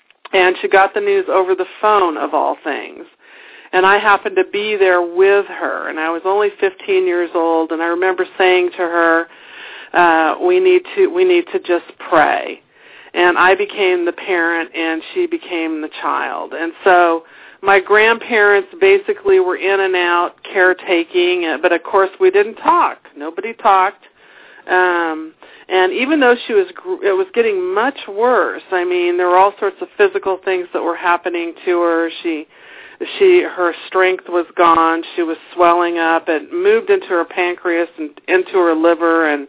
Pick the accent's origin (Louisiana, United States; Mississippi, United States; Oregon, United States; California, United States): California, United States; I grew up in California, and I grew up in a very public family.